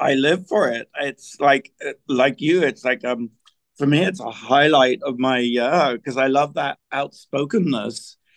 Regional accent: United Kingdom; which is so often, being British, something that I grew, you know, we always like feeling.

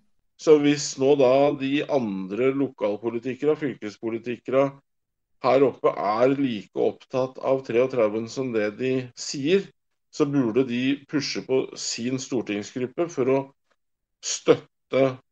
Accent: Lørenskog, Akershus, Norway; now in Toten, Norway; jeg er født og oppvokst på Lørnskog. Jobbet som glassmester, håndverker og yrkesjåfør. Jeg flyttet oppover til Toten i 07

